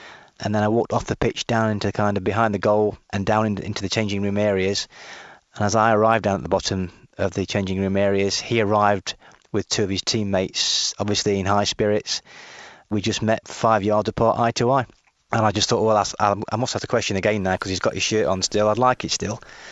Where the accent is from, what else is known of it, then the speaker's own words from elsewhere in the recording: England, United Kingdom; As an Englishman, we saw it as cheating, wrong, and totally, you know, out of order.